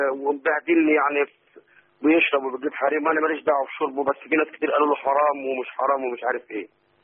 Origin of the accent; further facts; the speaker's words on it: Egypt; now in Jordan; وسكن أنا مصري وقاعد في الأردن.